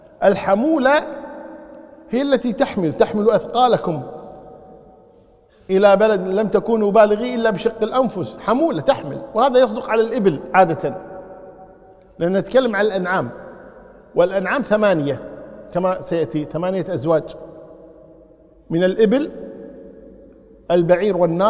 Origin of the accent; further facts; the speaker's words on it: Kuwait; يعني الآن مثلا الآن عندنا في الكويت مثلا وقت النخيل يكون في الشهر السادس